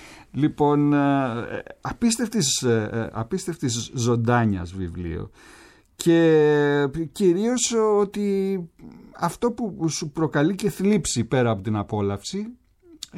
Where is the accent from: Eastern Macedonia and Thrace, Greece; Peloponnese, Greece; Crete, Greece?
Crete, Greece; Rethymno; είμαι κριτικός, ξέρεις, είμαι από το Ρέθυμνο.